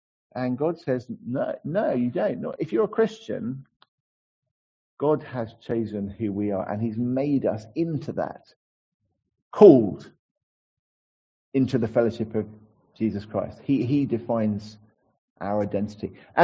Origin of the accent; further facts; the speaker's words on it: United Kingdom; I am British, but I'm Christian and I'm a British Christian, as it happens.